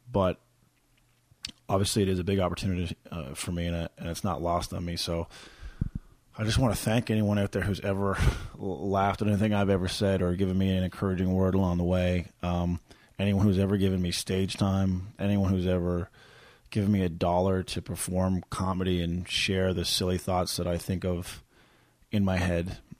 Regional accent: Corner Brook, Newfoundland and Labrador, Canada; Ironically, I was in my hometown of Corner Brook a little over a month ago

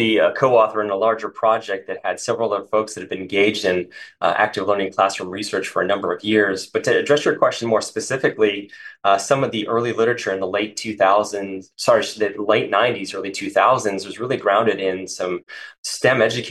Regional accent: Midwest, United States; But interestingly, I grew up in the Midwest.

